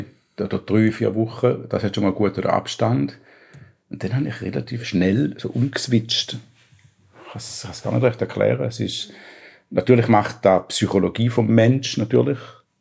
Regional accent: Schaffhausen, Switzerland; Projekte in Schaffhausen oder sonst so nationale Alterspolitik, wo ja so meine Heimat ist.

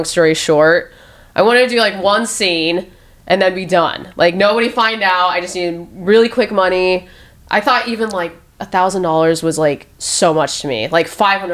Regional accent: Omaha, Nebraska, United States; now in Los Angeles, United States; I'm from Omaha, Nebraska originally.

